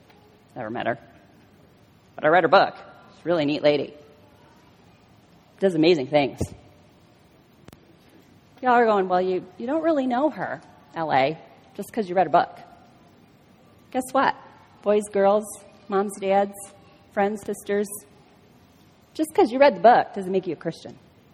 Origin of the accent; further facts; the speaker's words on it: Philippines; Do you know that I'm Filipino? My parents are from the Philippines.